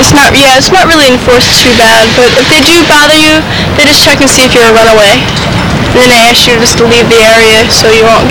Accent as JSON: {"language": "English", "town": "Philadelphia", "region": "Pennsylvania", "country": "United States", "said": "I'm from Philly."}